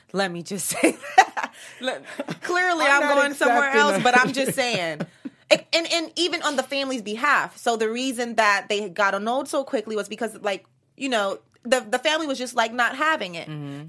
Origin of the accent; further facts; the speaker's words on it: Miami, Florida, United States; Now, I'm from Miami, so I used to be at Aventura a lot.